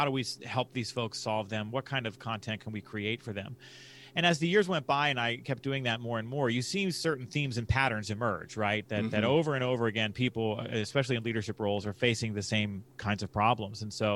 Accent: Pittsburgh, Pennsylvania, United States; eventually became the head of health education and promotion at the University of Pittsburgh, in my hometown of Pittsburgh

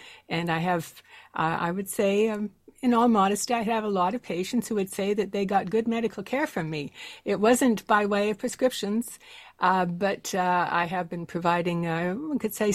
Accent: Canada; First off, as a Canadian

